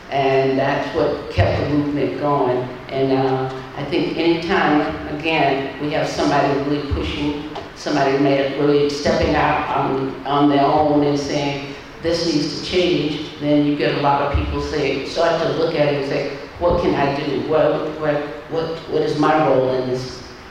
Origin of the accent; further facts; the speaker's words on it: Griffin, Georgia, United States; I grew up in the South. I grew up doing Jim Crow era, so all of that was that. I grew up, you know, going in to the small town of Griffin, Georgia, which not that big.